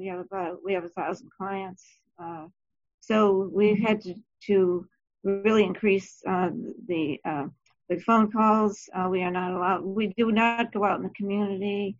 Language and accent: English; New Hampshire, United States; I'm from New Hampshire, and I am a case manager